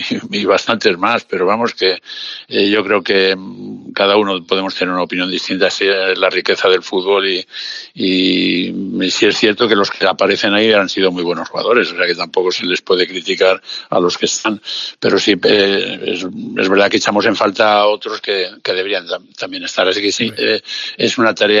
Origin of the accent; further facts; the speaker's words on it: Salamanca, Castile and León, Spain; Llegué de chavalín, intentando ser futbolista, como todos los, con esos sueños que teníamos encima. Un poco llegué virgen prácticamente de Salamanca